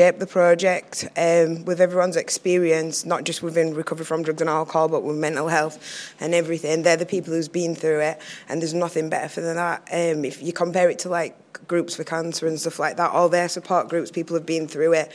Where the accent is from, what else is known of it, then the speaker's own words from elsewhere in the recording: Halifax, Nova Scotia, Canada; I'm from Halifax.